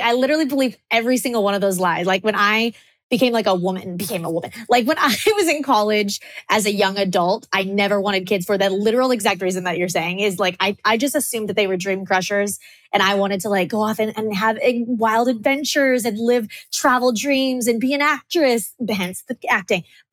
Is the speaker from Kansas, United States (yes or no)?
yes; Kansas, United States; now in Spain; I'm from Kansas, Wicked's, so I have to say that, right?